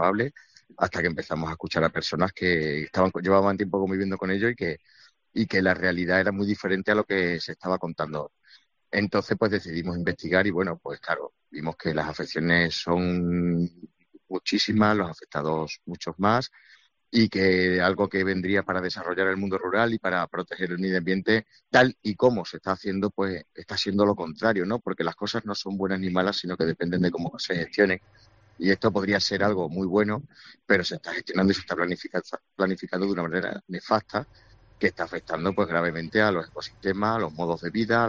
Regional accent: Cabeza del Buey, Extremadura, Spain; nosotros también somos del mundo rural, vivimos en un pueblo, somos de Cabeza del Buey, que es un pueblo que se encuentra en la provincia de Badajoz pegando a los Pedroches ya de Córdoba, es el último pueblo antes de entrar para Belarcaza.

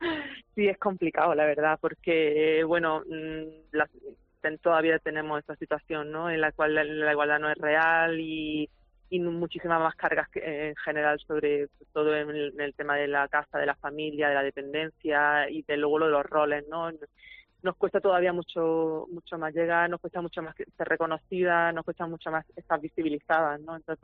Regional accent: Almería, Andalusia, Spain; also born or lived in Málaga; pues nací en Málaga, muy pegada al mar y luego también pues me he criado en Almería, entonces pues eso, he amado al mar desde chica

